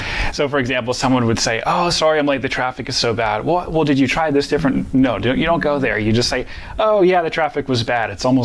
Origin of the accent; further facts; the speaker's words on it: Midwest, United States; Well, growing up in the Midwest in general, I find that there's different values that people in the Midwest have, especially how they relate to other people.